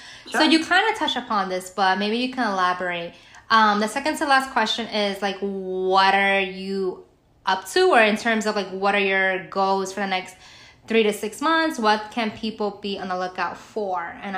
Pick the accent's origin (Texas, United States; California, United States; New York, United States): New York, United States; I think even me as a New Yorker, and somebody, trust me, everybody knows I'm always like, I'm a native.